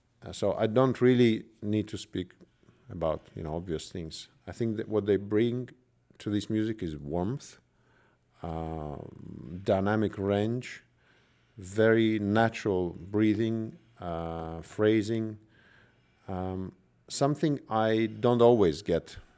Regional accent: Russia; now in Finland; I hardly knew any Sibelius when I was growing up in Russia

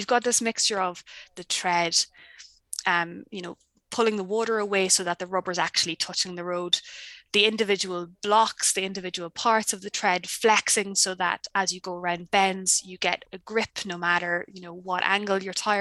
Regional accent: Ireland; now in New Zealand; I'm Irish. I moved to New Zealand at the end of 2016. My now husband is a Kiwi.

